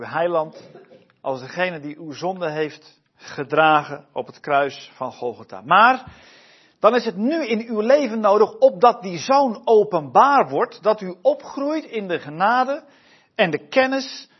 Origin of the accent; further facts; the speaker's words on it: Harderwijk, Gelderland, Netherlands; Ik kom uit Harderwijk. En getrouwd, 3 kids thuis. 2 pubers, 1 van 6.